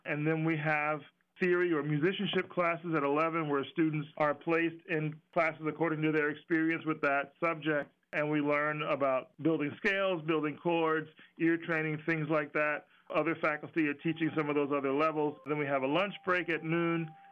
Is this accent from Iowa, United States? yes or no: no; Philadelphia, Pennsylvania, United States; I grew up in Philadelphia and had the benefit of camps that were run by the city and were free to those who were interested.